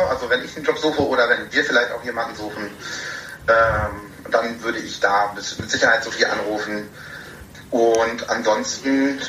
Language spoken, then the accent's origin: German; North Rhine-Westphalia, Germany; Fellow 2016 aus NRW, komme gebürtig aus NRW und bin auch in NRW geblieben